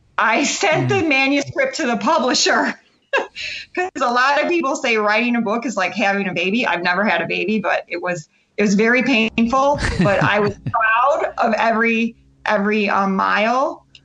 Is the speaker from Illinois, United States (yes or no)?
yes; Chicago, Illinois, United States; It's, you know, I'm from Chicago. There are no hills.